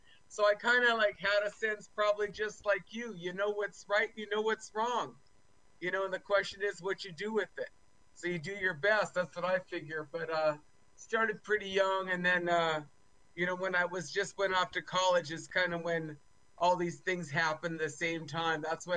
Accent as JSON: {"language": "English", "town": "East Los Angeles", "region": "California", "country": "United States", "tie": "born there", "said": "You know, I was born in East LA, and I hung with the farm workers."}